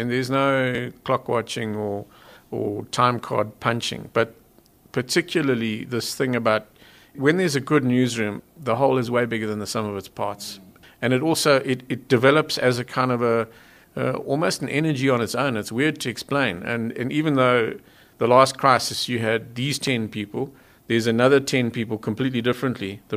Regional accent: Zimbabwe; born there; I'm not a South African, I was born in Zimbabwe, so I can say this as an outsider looking in.

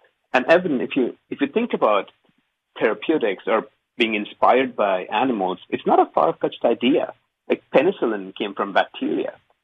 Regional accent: India; also born or lived in Germany / Australia; now in Canada; I did my PhD at the University of Saskatchewan. So I've been here for a long time, and I moved from India. I've lived in Germany. I've lived in Australia.

